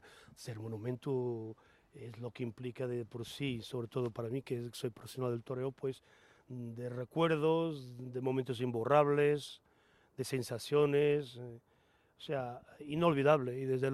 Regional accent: Portugal; sobre todo en mi país, en Portugal, que como sabes es mucho más complicado, mucho más difícil

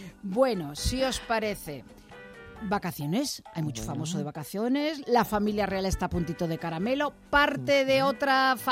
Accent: Galicia, Spain; se fueron a mi tierra, se fueron a Galicia

